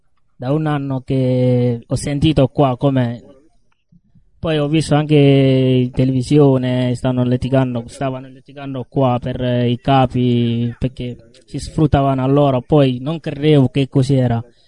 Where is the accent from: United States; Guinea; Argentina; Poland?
Guinea; Italian is a second language; vengo dal Guinea. Sono qua da 4 giorni ormai.